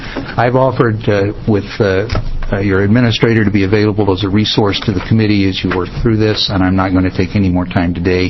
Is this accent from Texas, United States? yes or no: no; Portland, Oregon, United States; from Portland, Oregon.